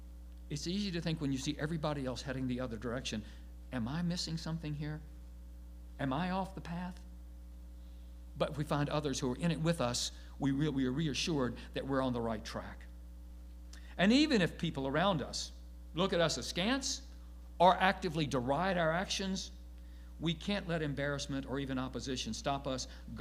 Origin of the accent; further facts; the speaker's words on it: Virginia, United States; He must have known I was from Virginia, where we don't have such things.